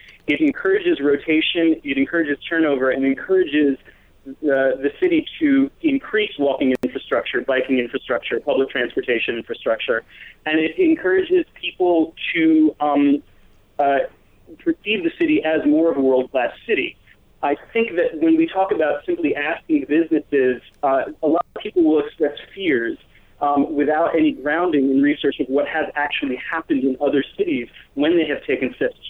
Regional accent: New York City, New York, United States; also born or lived in Boston; now in Rochester, United States; I have lived in Rochester for the past 3.5 years. Before that, I grew up in New York City, and I lived for 20 years in Boston.

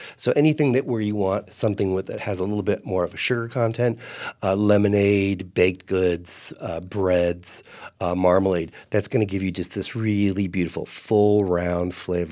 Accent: San Diego, California, United States; the other seven are really favorites from my grandmother's table growing up in San Diego.

